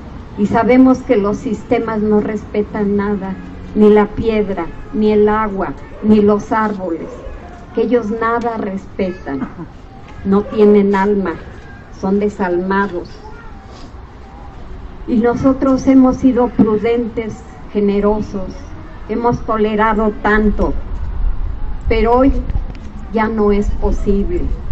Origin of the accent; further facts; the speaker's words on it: Mexico; nos rebajarán como mexicanos